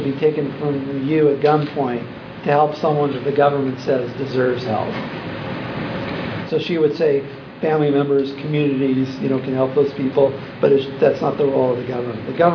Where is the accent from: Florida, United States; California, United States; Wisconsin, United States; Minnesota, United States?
California, United States; I came out here from California, and I'm like, these people are even crazier than where I came from.